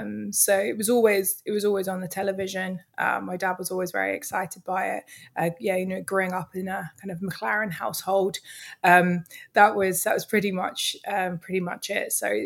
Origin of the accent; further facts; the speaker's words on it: London, United Kingdom; So I grew up in the East End of London, proper East Ender.